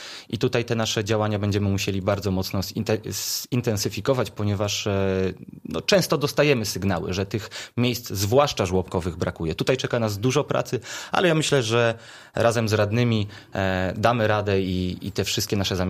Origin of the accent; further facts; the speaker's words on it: Świebodzin, Lubusz Voivodeship, Poland; ja dalej jestem zwykłym chłopakiem ze Świebodzina